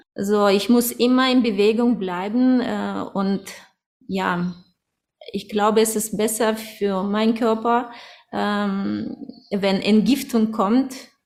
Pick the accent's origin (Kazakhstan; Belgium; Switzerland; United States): Kazakhstan; now in Germany; Ich bin in Kasachstan geboren und aufgewachsen und 1993 kamen wir nach Deutschland. Ich lebte ja über 20 Jahren oder mehr in Deutschland